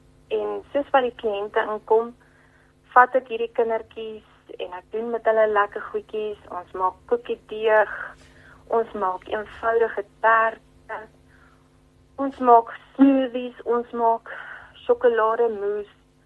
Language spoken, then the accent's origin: Afrikaans; Stofberg, Mpumalanga, South Africa; My pa en ma het hulle hele lewe deur geboer op Stofberg. En ek het groot geword op Stofberg. En ek en my man het albei skool gegaan op Laerskool Laersdrift. En na skool het ek Middelburg Hoërskool toe gegaan